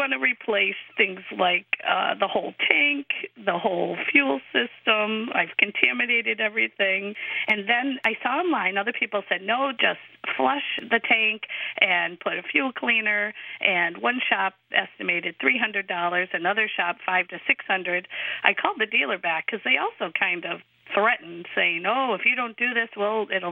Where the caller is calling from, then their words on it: West Hartford, Connecticut, United States; Hi, guys. … from West Hartford, Connecticut.